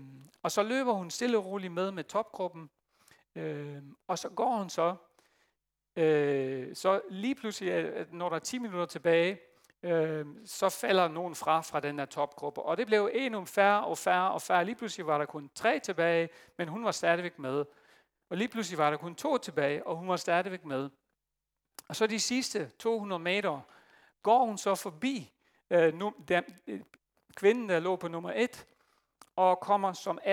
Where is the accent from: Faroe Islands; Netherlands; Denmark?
Netherlands; Danish is a second language; jeg er hollænder